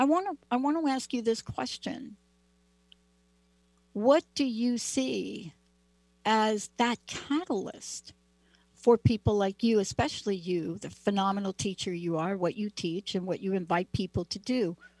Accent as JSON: {"language": "English", "town": "Bronx", "region": "New York", "country": "United States", "said": "I wish I had more ways to talk about things, but you know, I'm a kid from the Bronx, so there you go."}